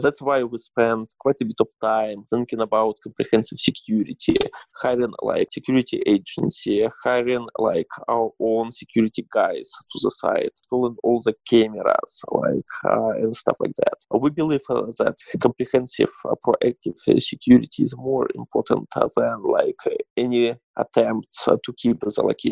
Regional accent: Yekaterinburg, Sverdlovsk Oblast, Russia; I launched my first small facility in my hometown of Yekaterinburg in 2015

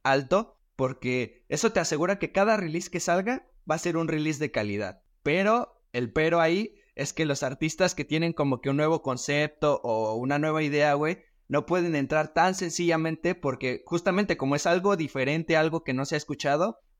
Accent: State of Mexico, Mexico; Soy de Estado de México, güey.

